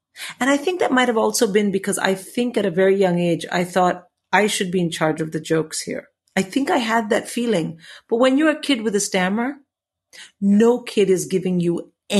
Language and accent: English; India; now in United Kingdom